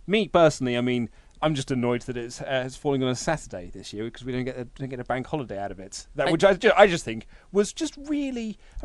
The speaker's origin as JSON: {"language": "English", "region": "England", "country": "United Kingdom", "said": "because we're English and we're all about the royal family."}